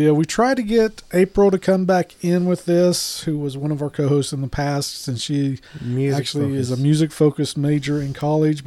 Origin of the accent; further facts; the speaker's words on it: Oklahoma, United States; I'm a transplant from Kansas, from Oklahoma. Even though I'm still in the States, I am a transplant to Kansas.